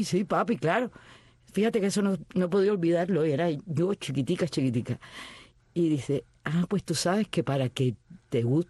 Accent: Marianao, Havana, Cuba; Bueno, pues nací en La Habana, pero viví casi siempre toda mi vida en Marianao, y después que me casé, pues viví en La Víbora.

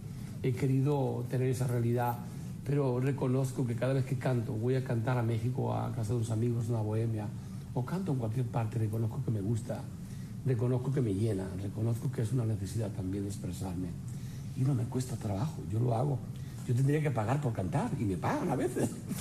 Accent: Andalusia, Spain; now in Miami, United States; Me siento muy español, me siento muy andaluz, pero reconozco que me gusta mucho también Miami.

